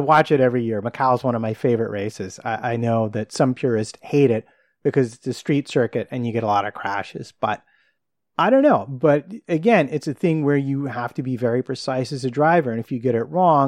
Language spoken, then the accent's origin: English; United States; Look, I'm an American. You should probably not be asking me about how to pronounce anything.